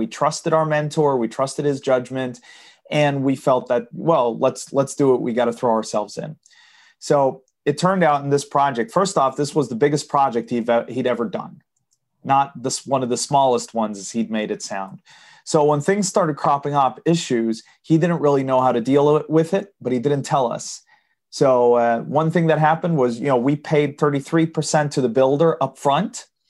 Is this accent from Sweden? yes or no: yes; Sweden; English is a second language; because I'm from Sweden. I live in Sweden. I'm growing up in Sweden.